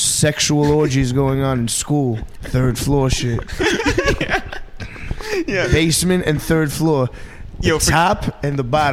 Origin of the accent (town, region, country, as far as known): New York, United States; born or raised there